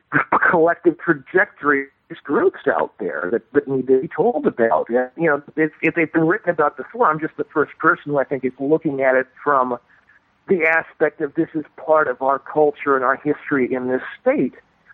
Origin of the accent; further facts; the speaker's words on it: Santa Monica, California, United States; No, I grew up in Santa Monica.